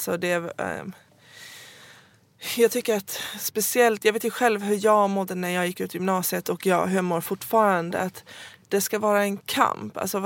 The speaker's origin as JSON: {"language": "Swedish", "country": "Germany", "said": "jag är tyska"}